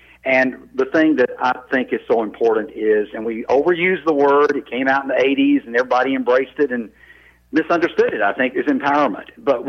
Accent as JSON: {"language": "English", "region": "Mississippi", "country": "United States", "tie": "born or raised there", "said": "I grew up in North Mississippi, just south of Memphis, and it was a part of the world, a part of the country that was known for hospitality."}